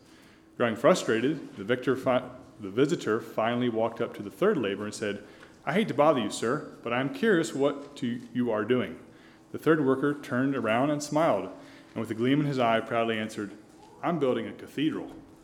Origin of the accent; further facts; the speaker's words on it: United States; born there; I'm an American by birth. I had nothing to do with that, with where I was born, who my family was.